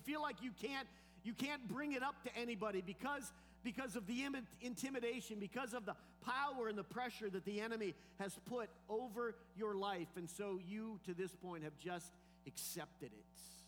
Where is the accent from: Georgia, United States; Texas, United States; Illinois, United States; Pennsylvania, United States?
Pennsylvania, United States; I grew up in Clearfield County, central Pennsylvania at its finest.